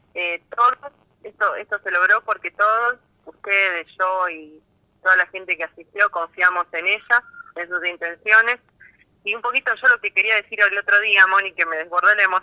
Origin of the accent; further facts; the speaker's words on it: Chacabuco, Argentina; yo soy de Chacabuco, no se sientan que yo soy de afuera, yo soy de ustedes.